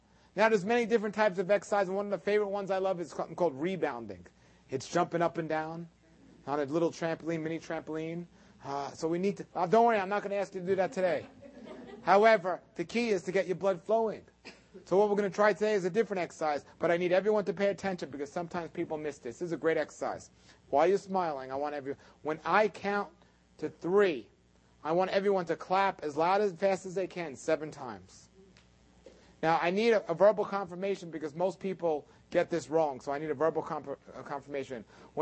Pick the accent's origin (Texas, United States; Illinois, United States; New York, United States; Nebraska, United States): New York, United States; I'm from New York. I'm sorry. I don't understand this southern language.